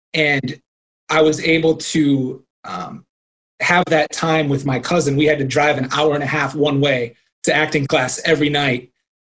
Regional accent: Minnesota, United States; I grew up in the church, Lutheran church. I'm from Minnesota, so Lutheran church is very predominant up here, you know, in Minnesota and Midwest.

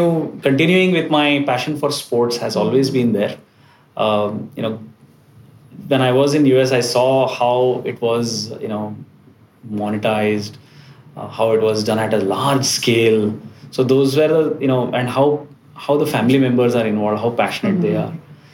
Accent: Mumbai, Maharashtra, India; Yes, born and brought up in Mumbai.

